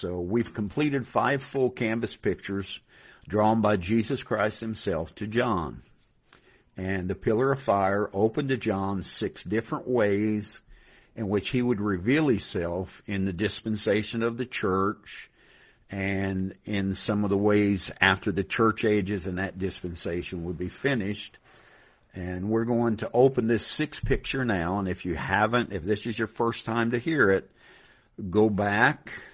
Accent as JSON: {"language": "English", "town": "Dayton", "region": "Ohio", "country": "United States", "said": "And I am from Dayton, Ohio"}